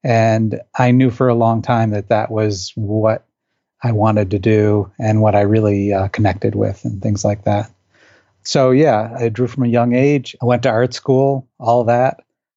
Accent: Buffalo, New York, United States; I'm from Buffalo. I went to the University of Buffalo. I did 4 years undergrad there.

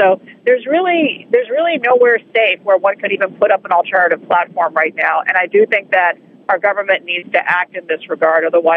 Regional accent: San Francisco, California, United States; My hometown of San Francisco is where Twitter has been based.

